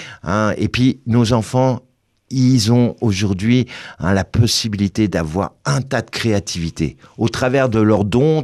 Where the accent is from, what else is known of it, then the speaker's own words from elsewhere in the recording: France; Chez nous, en France, hein, trois quarts des 11-15 ans ont des anxiétés inquiétantes.